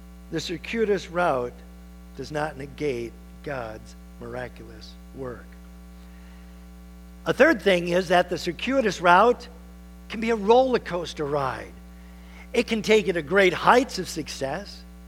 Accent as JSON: {"language": "English", "town": "Port Huron", "region": "Michigan", "country": "United States", "tie": "born or raised there", "said": "Now, I'm going to tell you, I grew up in Port Huron, Michigan."}